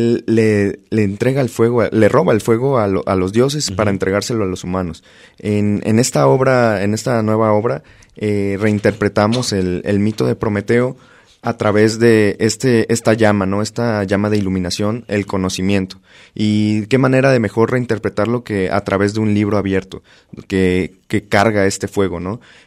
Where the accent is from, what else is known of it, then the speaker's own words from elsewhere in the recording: Veracruz, Mexico; moved away as an adult; now in Guadalajara, Mexico; Yo, pues, soy de Veracruz. Uh-huh. Vine hace 4 años aquí a Guadalajara y, bueno, creo que el estado me ha acogido muy bien y, pues, bueno, yo ya me siento tapatío.